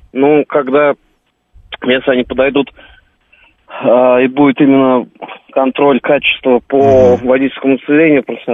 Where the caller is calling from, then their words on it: Orenburg, Orenburg Oblast, Russia; Я с города Оренбурга работаю.